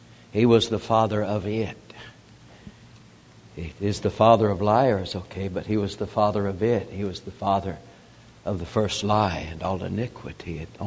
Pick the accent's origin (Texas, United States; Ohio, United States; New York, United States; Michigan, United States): Texas, United States; Fort Stockton; born there; So she searched and found a nest of our relatives in Texas. I was born in Fort Stockton.